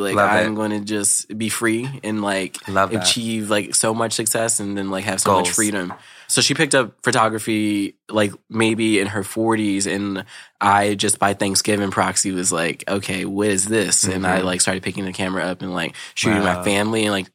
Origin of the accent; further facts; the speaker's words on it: Philadelphia, Pennsylvania, United States; I was born in Philadelphia, PA. South Philly, to be exact.